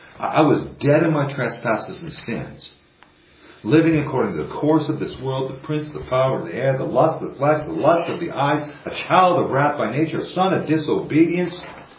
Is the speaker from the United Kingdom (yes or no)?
no; Canada; I'm Canadian.